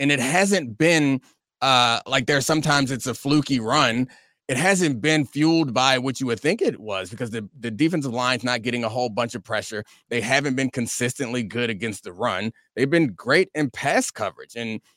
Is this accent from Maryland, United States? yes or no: yes; Randallstown, Maryland, United States; Yeah, well, Randallstown, Maryland. Shout out.